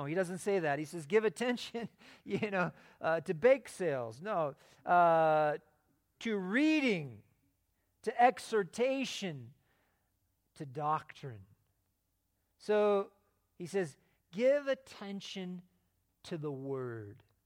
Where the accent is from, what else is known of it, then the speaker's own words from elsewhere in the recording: West Coast, United States; now in Colorado, United States; It's been 26 years now since we moved to Colorado from the West Coast. And I grew up near the ocean and surfing.